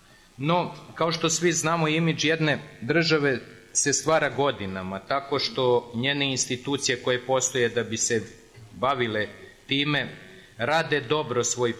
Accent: Romania; Serbian is a second language; Dolazim iz Rumunije, zemlje koja je možda jedan od najiskrenijih prijatelja Srbije

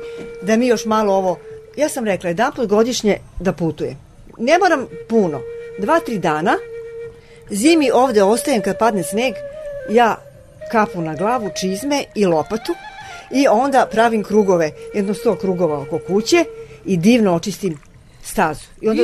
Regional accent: Belgrade, Serbia; born there; ipak sam rođena u Beogradu

